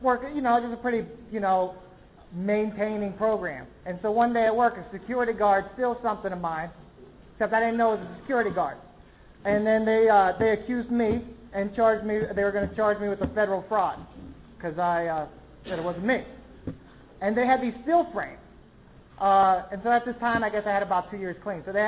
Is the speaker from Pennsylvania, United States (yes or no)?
yes; Johnstown, Pennsylvania, United States; moved away; also born or lived in Philadelphia / Manhattan / Baltimore / Houston; I was originally from Johnstown, Pennsylvania. I moved to Philadelphia and then Manhattan and then Baltimore. And then I got into a graduate program in Houston, Texas.